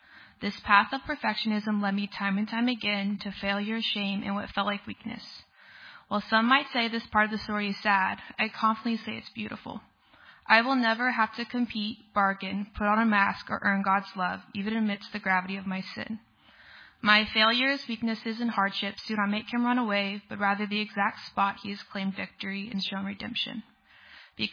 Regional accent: Tulsa, Oklahoma, United States; I was born and raised here in Tulsa.

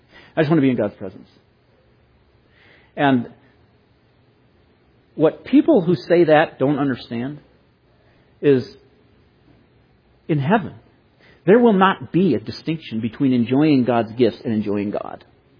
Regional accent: Boulder, Colorado, United States; When my parents moved out of the house a while back, the house where I grew up in Boulder, man, been in that house for so many years

